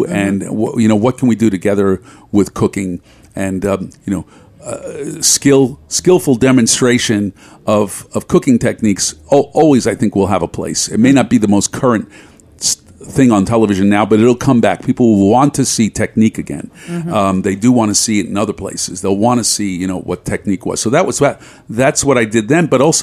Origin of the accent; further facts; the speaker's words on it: Bensonhurst, New York, United States; Bushwick. I'm from Bensonhurst.